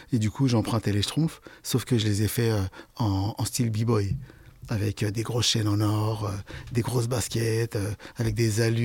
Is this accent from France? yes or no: yes; Île-de-France, France; là où j'ai grandi, en Seine-Saint-Denis, quand j'étais plus jeune